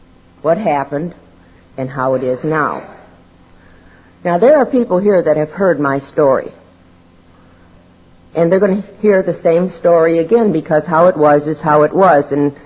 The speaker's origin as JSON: {"language": "English", "town": "Montgomery", "region": "Alabama", "country": "United States", "said": "from Montgomery, Alabama, grateful recovering Al-Anon."}